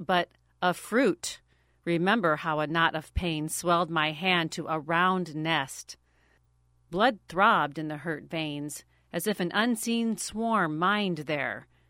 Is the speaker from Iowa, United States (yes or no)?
yes; Iowa, United States; I grew up in Iowa, and like most kids who grew up in the Midwest, sometime or another, you're going to have a run-in with a wasp's nest.